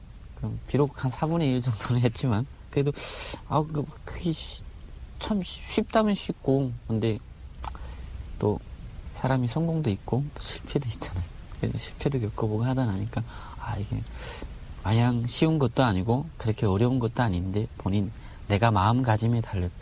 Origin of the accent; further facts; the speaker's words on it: Chongjin, North Hamgyong, North Korea; 제가 고향이 청진인데 청진역전에서 이렇게 도망치는 애를 한번 쫓아가서 잡은 거예요.